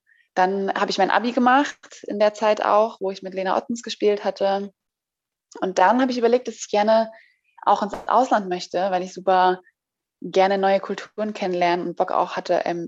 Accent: Zurich, Switzerland; ich bin in der Schweiz geboren, ich bin Schweizerin, in Zürich und Amix rede ich auch die Schweizerdeutsch, weil es irgendwie mega Spaß macht.

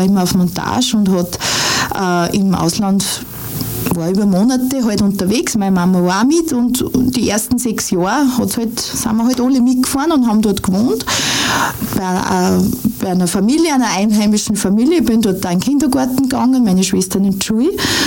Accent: Upper Austria, Austria; accent: Mühlviertel dialect; Aber für mich hat das mühviertlerisch, also Mundart hat man immer schon taugt.

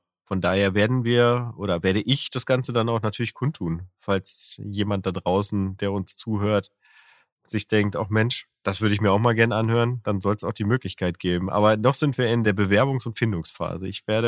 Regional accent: North Rhine-Westphalia, Germany; Und ich bin ja geborener Ostwestfale, ne?

